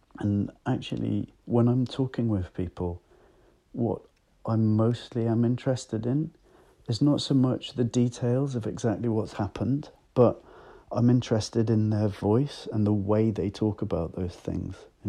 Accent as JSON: {"language": "English", "region": "London", "country": "United Kingdom", "tie": "born or raised there", "said": "2012 Olympics because it felt to me that, you know, this was the greatest show on earth and it was coming to my hometown and I wanted to write about it."}